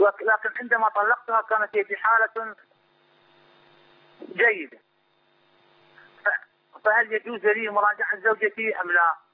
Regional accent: Iraq; شيخ أنا من العراق.

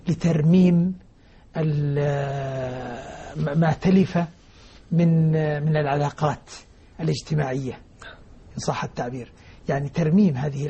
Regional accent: Nablus, West Bank, Palestine; also born or lived in Ajloun, Jordan; نابلس قبل 67، سنة 52 أو سنة 50 تقريبا. وكانت ولادتي في نابلس ونشأتي الأولى إلى الصف الأول ابتدائي كنت في نابلس.

